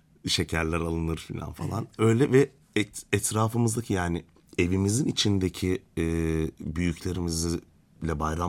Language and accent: Turkish; Ordu, Turkey; Ordu merkez, biz merkezde yetiştik, büyüdük. Köye de çok gittik geldik tabii ki ama tabii yani ki. Asal olarak merkezdeydik.